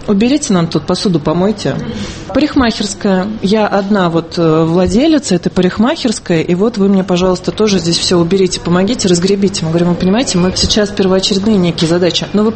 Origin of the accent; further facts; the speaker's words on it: Moscow, Russia; что мы из Москвы